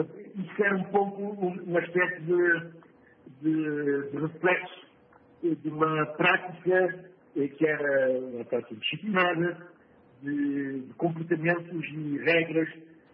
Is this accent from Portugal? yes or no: no; Cape Verde; eu como cabo-verdiano, creio que de uma forma geral, pode aplicar a Angola e Moçambique